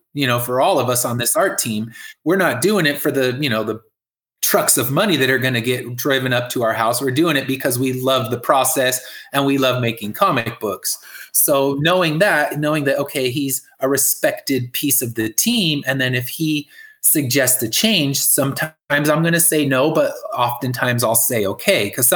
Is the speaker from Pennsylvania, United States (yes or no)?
no; California, United States; The only one I'm doing in Florida is the Tampa one, because I'm from California.